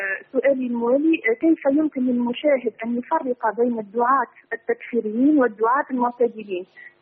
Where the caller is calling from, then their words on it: Tunisia; من تونس، وقد كلمت فضيلتكم الأسبوع الماضي